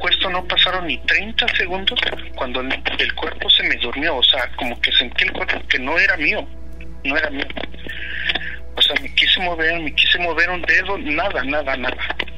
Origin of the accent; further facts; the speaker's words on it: Toluca, State of Mexico, Mexico; now in Denver, United States; De Toluca.